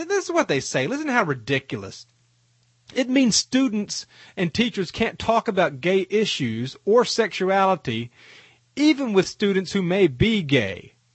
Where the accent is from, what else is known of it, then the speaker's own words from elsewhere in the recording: Tennessee, United States; Going back to the news and staying in Tennessee, my home state provides us with a little bit of good news